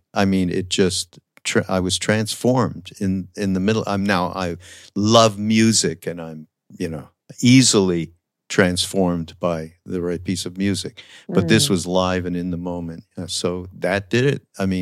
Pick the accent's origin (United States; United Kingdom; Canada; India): Canada; Montreal, Quebec; I'm from Montreal.